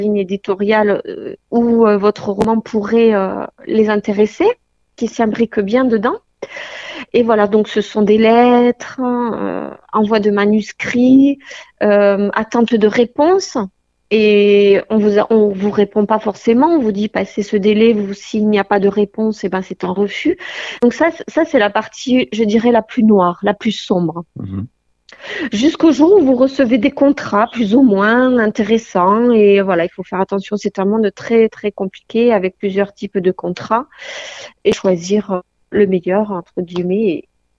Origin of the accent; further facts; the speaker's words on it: Occitanie, France; now in Basque Coast, France; je suis originaire de la vallée de la Barousse, en plein cœur des Hautes-Pyrénées. Et ça ne fait que 12 ans que je vis sur la côte basque.